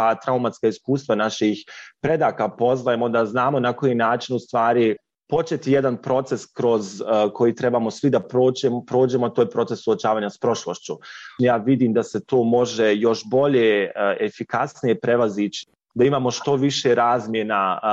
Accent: Bosnia & Herzegovina; ja sam rekao dolazim iz Bosne i Hercegovine

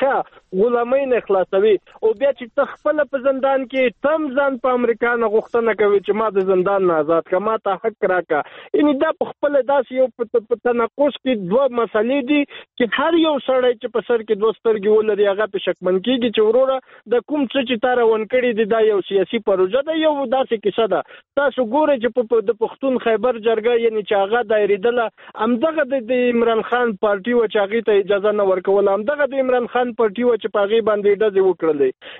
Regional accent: Afghanistan; زه هم افغان یم

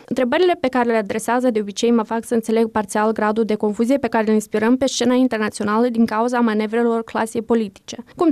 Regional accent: Chișinău, Moldova; moved away; În cei aproape 6 ani de când am plecat din Chișinău, scurtele vacanțe acasă au fost un fel de sărbătoare.

